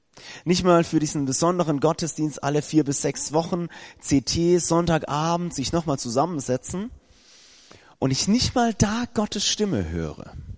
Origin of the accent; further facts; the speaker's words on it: Baden-Württemberg, Germany; Ich komme aus Baden-Württemberg, aus Südbaden.